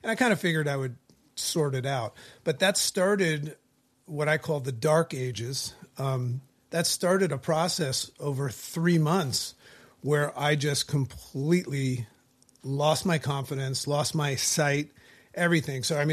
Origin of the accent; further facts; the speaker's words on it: East Coast, United States; We're from the East Coast, and we're freezing our butts off right now.